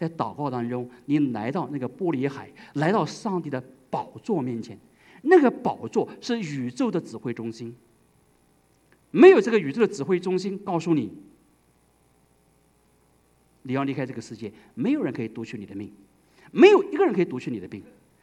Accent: China; 我们中国人是天不怕地不怕的，我们不知道怕神，我们知道我们怕皇帝怕官员

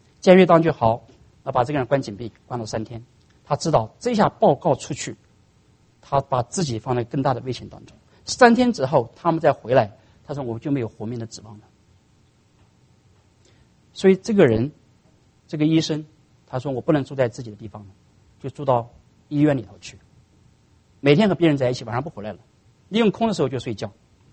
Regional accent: China; 可能我们从大陆来的人可能不了解这个历史，

